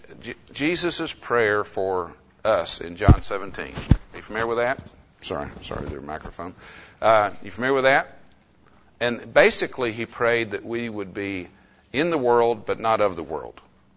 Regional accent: Oklahoma City, Oklahoma, United States; A little bit of biography. I grew up here in Oklahoma City.

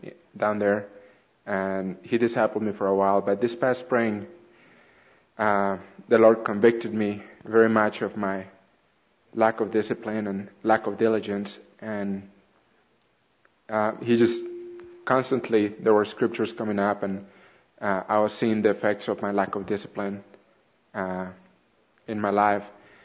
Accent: Colombia; English is a second language; moved away as an adult; also born or lived in Texas; now in United States; I'm from Colombia, South America. I came to America about 6.5 years ago

